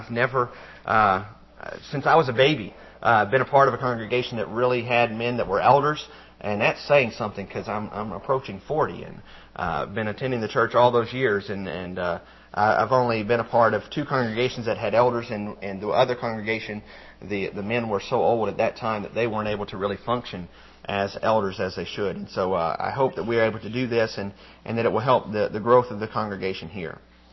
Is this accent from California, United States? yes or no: no; Illinois, United States; born there; just because I've never lived anywhere since I was born in Illinois